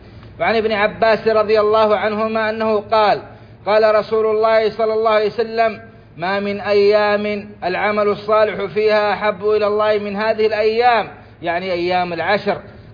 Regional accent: Saudi Arabia

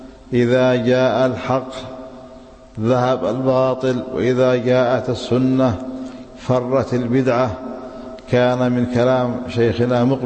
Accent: Yemen

